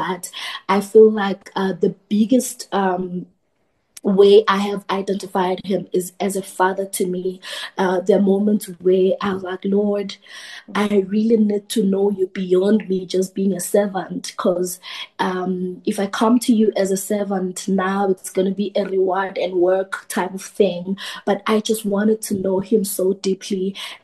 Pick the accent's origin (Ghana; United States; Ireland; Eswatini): Eswatini; now in Johannesburg, South Africa; so I'm from Eswatini, born and bred in Swaziland, just currently based in Johannesburg.